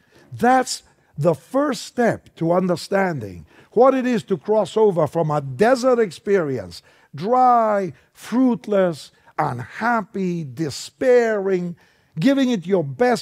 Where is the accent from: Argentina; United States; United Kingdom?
Argentina; English is a second language; I came from Argentina to go to Multnomah School of the Bible. Now it's a seminary, but I was just a student. I came for 1 year to study